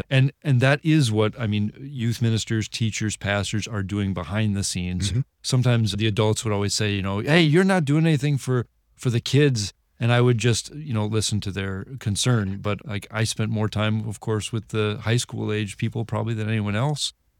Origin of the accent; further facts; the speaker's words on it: Detroit, Michigan, United States; also born or lived in North Dakota; I'm from Metro Detroit originally. So, you know, big Lutheran territory, right. You know, suburbs and city nearby. And we went to North Dakota. I lived in a town of 40 people.